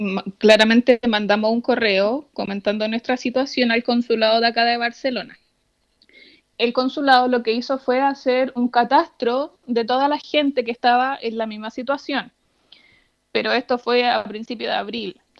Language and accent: Spanish; Talca, Maule, Chile; now in Curicó, Chile; somos de Talca, pero en realidad vivimos en Curicó hace bastante tiempo.